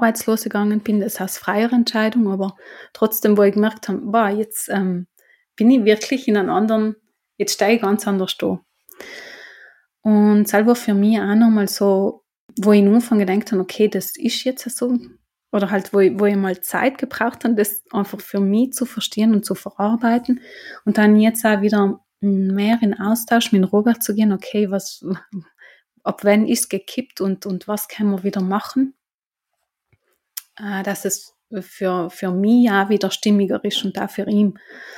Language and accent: German; Trentino-Alto Adige, Italy; so zumindest jetzt dort bei uns in Südtirol, habe ich die Möglichkeit, 2 Jahre oder 3 Jahre daheim zu bleiben.